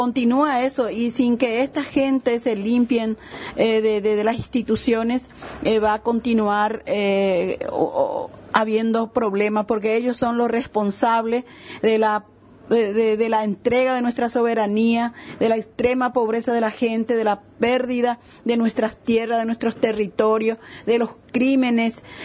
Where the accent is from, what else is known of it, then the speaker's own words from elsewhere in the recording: Caaguazú, Paraguay; como yo soy del departamento de Caaguazú, ahí nosotros hemos organizado las protestas